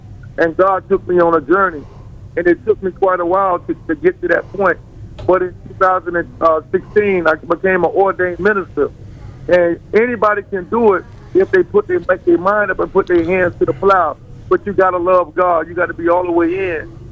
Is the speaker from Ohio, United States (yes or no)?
no; Immokalee, Florida, United States; now in Tampa, United States; I left my hometown of Immokalee, Florida. And I came to Tampa, Florida.